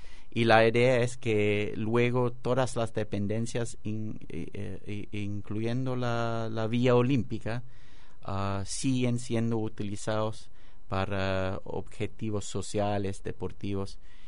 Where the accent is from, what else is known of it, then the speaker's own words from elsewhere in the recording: United Kingdom; tomar partido de una manera política en mi país. Así que pero en cuanto a, por ejemplo, como mencionaste, participar de la marcha por la igualdad, eso refleja los valores incluso de nuestro gobierno actual en el Reino Unido.